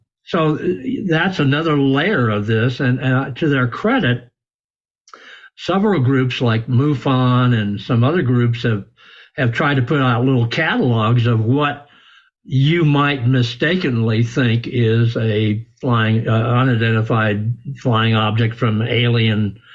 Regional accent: San Diego, California, United States; I grew up in San Diego

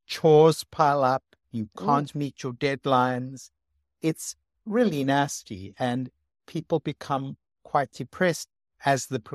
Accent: South Africa; You know, I came from South Africa, which is very sunny.

